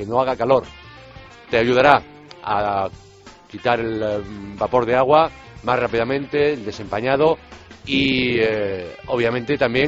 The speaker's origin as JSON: {"language": "Spanish", "town": "Vigo", "region": "Galicia", "country": "Spain", "said": "se fabrica en exclusiva en mi tierra, en Vigo"}